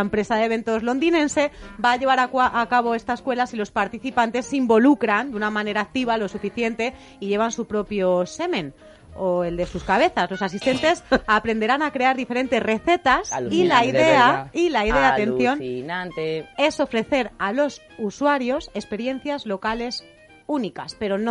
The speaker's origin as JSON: {"language": "Spanish", "region": "Castile and León", "country": "Spain", "said": "nosotras no somos de barrio, somos de pueblo. Somos de pueblos de Segovia"}